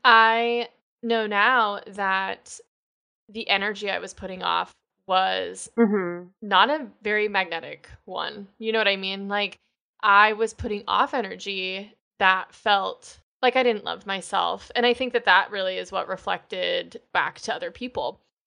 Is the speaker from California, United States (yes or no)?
no; Michigan, United States; I grew up in Michigan